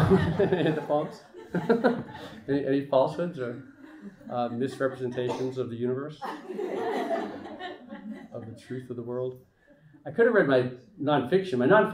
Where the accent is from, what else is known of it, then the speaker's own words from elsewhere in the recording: Boston, Massachusetts, United States; I wrote a poem for the marathon bombing in Boston, just because I'm from Boston